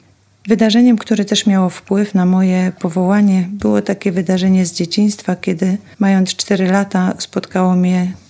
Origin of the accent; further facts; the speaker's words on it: Tarnówka, West Pomeranian Voivodeship, Poland; now in Schoenstatt, Germany; Pochodzę z diecezji koszalińsko-kołobrzeskiej, z małej parafii Tarnówka. Aktualnie jestem w Niemczech, w Szenstadt